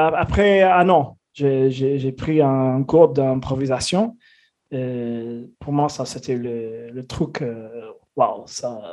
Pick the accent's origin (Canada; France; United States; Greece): United States; Kansas City, Missouri; French is a second language; also born or lived in Texas; En fait, je suis né à Texas, mais j'ai grandi à Kansas City.